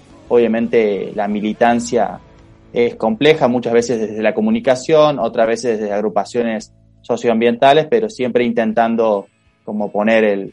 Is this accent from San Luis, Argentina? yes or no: yes; San Luis, Argentina; soy de San Luis, Argentina.